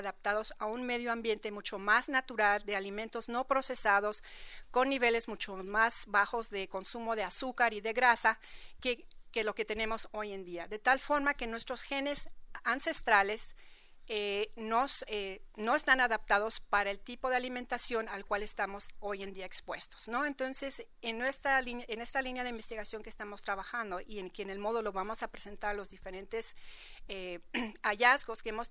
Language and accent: Spanish; Mexico; aquí del occidente de México, es que la ancestría